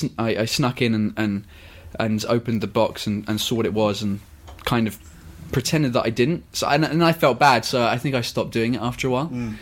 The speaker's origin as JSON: {"language": "English", "town": "Belfast", "region": "Northern Ireland", "country": "United Kingdom", "also_born_or_lived": "Essex", "said": "I'm from Belfast. That's my dad is from Yorkshire, which is a bit further up north of England. My mum is from Belfast. I was born in Essex."}